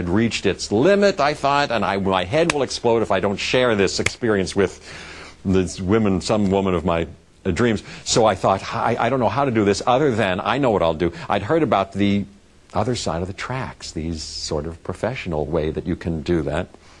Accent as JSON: {"language": "English", "town": "Pittsburgh", "region": "Pennsylvania", "country": "United States", "tie": "born or raised there", "said": "I was 13 and a half, I think 14 in my memory, and I grew up in Pittsburgh in the suburbs"}